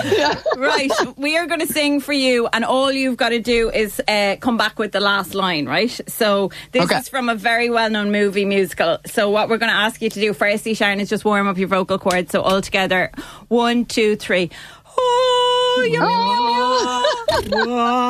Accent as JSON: {"language": "English", "country": "Ireland", "said": "To be honest with you, as an Irish person, I think that's totally fair."}